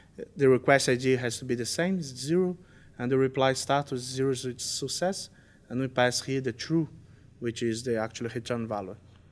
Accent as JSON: {"language": "English", "country": "Brazil", "said": "We're from Brazil."}